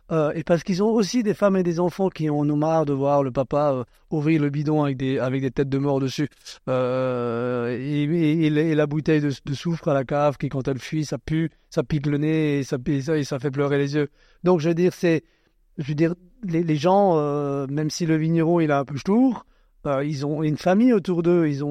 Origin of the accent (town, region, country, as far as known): Grand Est, France